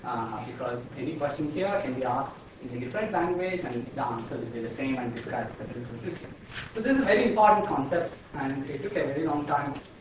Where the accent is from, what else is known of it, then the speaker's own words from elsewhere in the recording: Memphis, Tennessee, United States; I'm going to stop here. I'm from Memphis